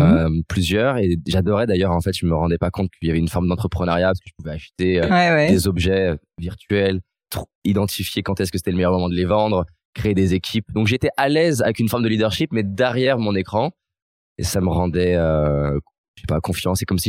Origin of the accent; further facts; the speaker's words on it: Lyon, Auvergne-Rhône-Alpes, France; j'ai grandi à Lyon, mes parents ils ont divorcé quand j'avais 2 ans, et donc j'ai grandi d'un côté à Vaux-en-Velin-la-Soie qui est une cité, et de l'autre côté à Villeurbanne, je faisais des allers-retours une semaine sur deux